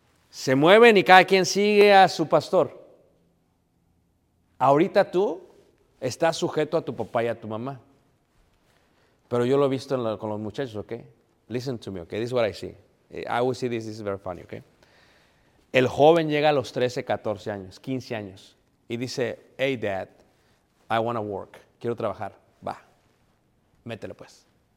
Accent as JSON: {"language": "Spanish", "region": "Mexico City", "country": "Mexico", "lives_now": "Michigan, United States", "said": "Y como jóvenes, yo soy de Ciudad de México, queríamos vivir en ciertos barrios"}